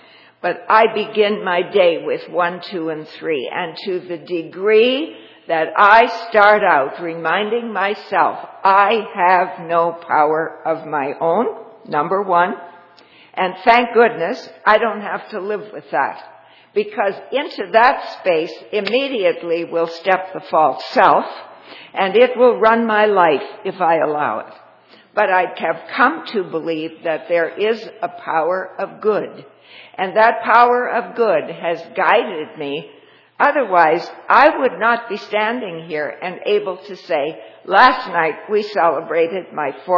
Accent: Toronto, Ontario, Canada; So I said … I'm from Toronto.

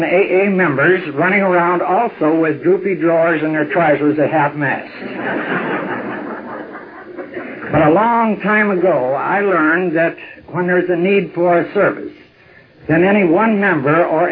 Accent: California, United States; But then we're from Northern California, and that explains an awful lot right there.

